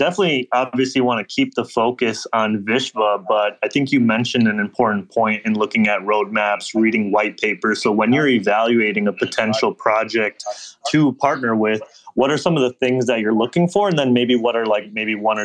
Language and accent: English; India; because I am Indian, so I did see